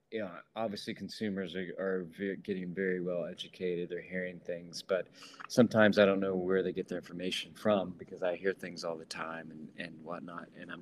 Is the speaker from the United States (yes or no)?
yes; Tennessee, United States; Sure, I grew up in Tennessee on the horse farm.